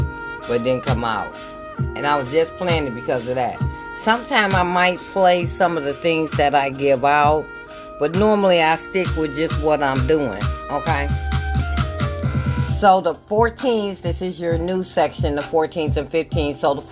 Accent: Michigan, United States; they know I'm from Michigan, okay?

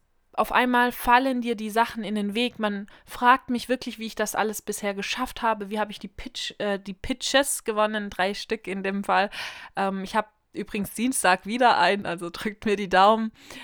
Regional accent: Bulgaria; also born or lived in Germany; Ich bin nun mal keine ganze Deutsche. Ich bin einfach Bulgarin und ich bin auch eine Deutsche, also halb-halb. Für mich eigentlich sogar voll-voll, weil ich liebe beide Länder über alles und ich bin sehr stolz auf beide Nationalitäten

